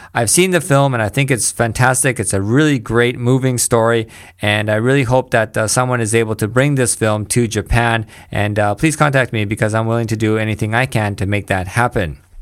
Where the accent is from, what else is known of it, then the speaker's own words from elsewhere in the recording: Vancouver, British Columbia, Canada; this actually happened in Canada as well, in my hometown of Vancouver.